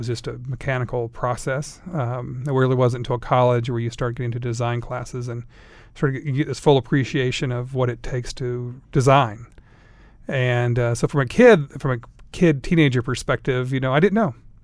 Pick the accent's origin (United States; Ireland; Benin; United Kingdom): United States; Nebraska; also born or lived in Temple, Texas; So I was born in Temple, Texas in 1967, and then from Texas moved to Nebraska. So most of my life I've grown up in Nebraska.